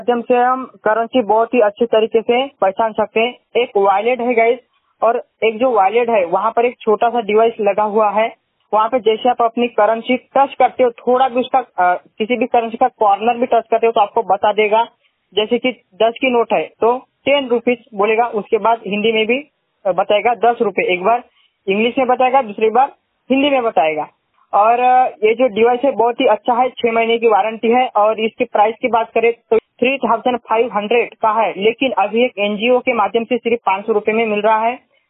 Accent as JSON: {"language": "Hindi", "town": "Nagpur", "region": "Maharashtra", "country": "India", "said": "और मैं नागपुर महाराष्ट्र से हूँ।"}